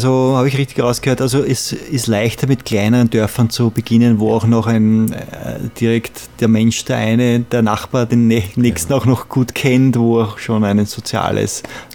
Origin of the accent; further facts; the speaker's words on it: Bad Vöslau, Lower Austria, Austria; also bei uns in Bad Vöslau, wir haben so ca. 12.000 Einwohner.